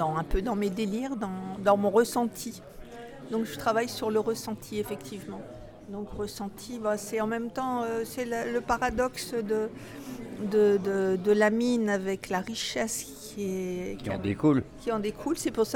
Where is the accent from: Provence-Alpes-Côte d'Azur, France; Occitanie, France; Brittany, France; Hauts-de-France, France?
Hauts-de-France, France; Donc en tant que nordiste, c'est la mine.